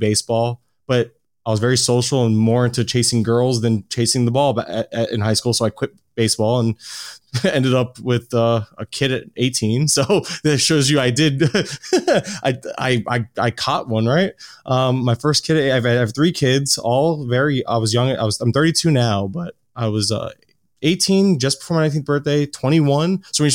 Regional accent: Florida, United States; So, born and raised in Florida. I still live in Florida

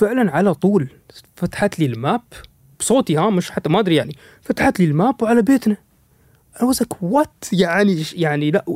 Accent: United Arab Emirates; بس نحن حياتنا ما توقفت خاصة عندنا في الإمارات يعني

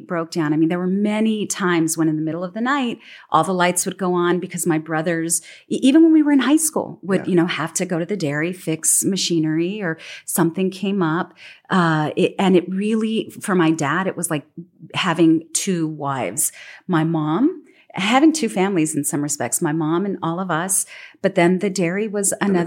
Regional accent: El Paso, Texas, United States; Beth, you know, I grew up in the Lower Valley in El Paso.

